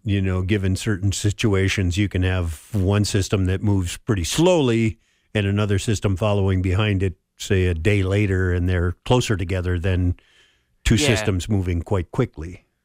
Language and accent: English; Park Rapids, Minnesota, United States; born there; I was born in Park Rapids on today's date, 77 cool years ago